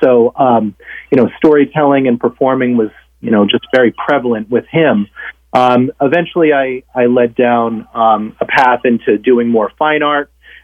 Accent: Rhode Island, United States; I was born and raised in Rhode Island.

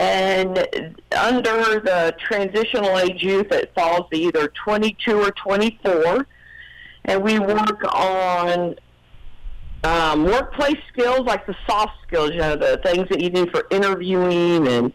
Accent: Florida, United States; I'm a Florida girl. I grew up in Florida.

